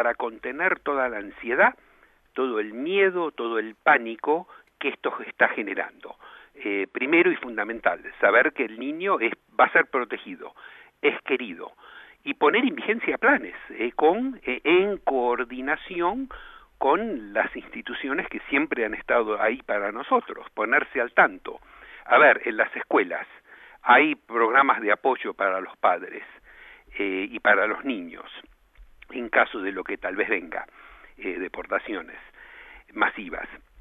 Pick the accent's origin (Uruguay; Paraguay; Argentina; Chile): Argentina; Yo soy de la Argentina